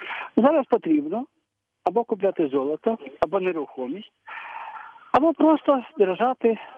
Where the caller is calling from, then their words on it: Kyiv, Ukraine